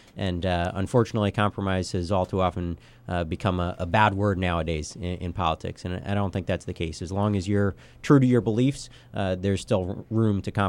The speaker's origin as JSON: {"language": "English", "town": "Allentown", "region": "Pennsylvania", "country": "United States", "tie": "born or raised there", "said": "I grew up here in the Lehigh Valley. I was born and raised in Allentown. graduated from Parkland High School"}